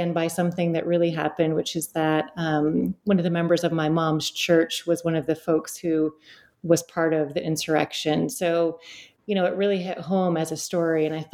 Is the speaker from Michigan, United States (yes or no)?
yes; Detroit, Michigan, United States; So I grew up in Southeast Detroit.